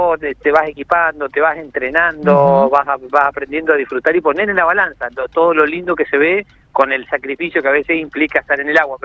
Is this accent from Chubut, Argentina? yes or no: yes; Esquel, Chubut, Argentina; also born or lived in Córdoba; Y soy enamorado de la Patagonia. Yo soy nacido en Esquel, viví algunos años, cuando en mi época de estudiante en Córdoba, volví a Patagonia y soy enamorado de los espejos de agua y la Patagonia.